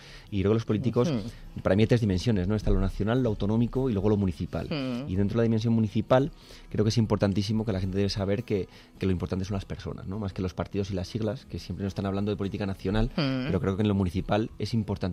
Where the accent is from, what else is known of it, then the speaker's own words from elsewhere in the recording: Alcobendas, Community of Madrid, Spain; also born or lived in San Sebastián; Sí, la verdad que para mí de Alcobendas es la ciudad adoptiva, porque no nací allí, nací en San Sebastián, en Guipúzcoa, pero he desarrollado, pues he estudiado en los colegios de Alcobendas, he estado en la universidad allí en Alcobendas